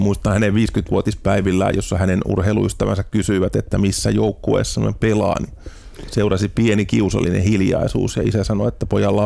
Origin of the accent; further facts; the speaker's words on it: Tampere, Pirkanmaa, Finland; now in Helsinki, Finland; Aina kun on kysytty, että mistä olet kotoisin, niin olen kysynyt, että tarkoittaako se verotuskuntaa, ja jos ei, niin sitten olen vastannut, että Tampereelta.